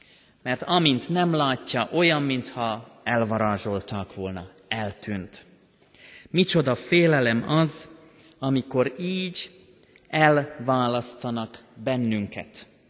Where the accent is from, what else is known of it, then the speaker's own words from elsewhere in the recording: Banská Bystrica Region, Slovakia; Én határon túl születtem Szlovákiában, a Nógrád-Gömöri bazaltvidék túlsó oldalán, egy kis patak mentén nőttem föl, de a dombvidék, ez a Nógrád-Gömöri bazaltvidék a falunk mellett húzódik.